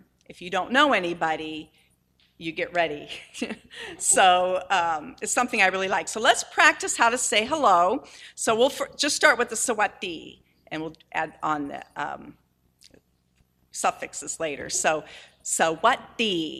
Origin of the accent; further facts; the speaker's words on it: Akron, Ohio, United States; now in Cleveland, United States; Like Scott said, I'm from Akron originally, but I live in Cleveland, Ohio now.